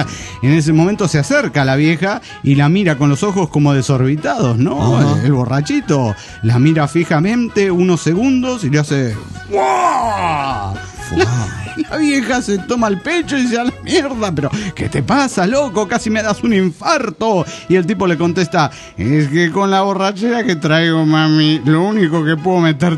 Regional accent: Mérida, Yucatán, Mexico; de Mérida, Yucatán.

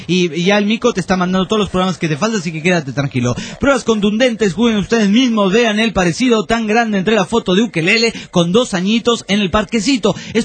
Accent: Juliaca, Puno, Peru; soy de Juliaca

